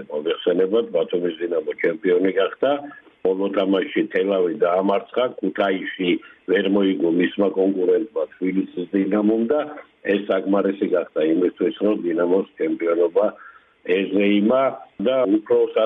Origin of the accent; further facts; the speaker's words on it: Batumi, Adjara, Georgia; მე როგორც ბათუმელი კაცი